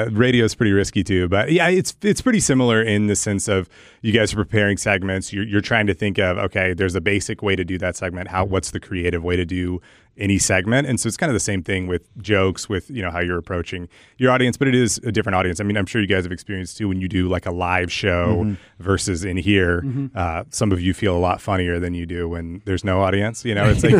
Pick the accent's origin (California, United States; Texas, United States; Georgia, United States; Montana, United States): Texas, United States; Tyler; but I'm from Tyler. I grew up in Tyler, Texas.